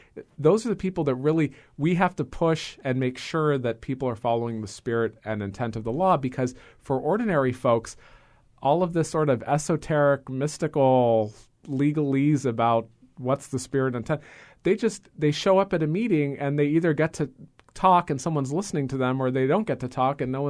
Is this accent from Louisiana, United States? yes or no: no; Maui, Hawaii, United States; people in politics when I was growing up on Maui, he's like the quintessential.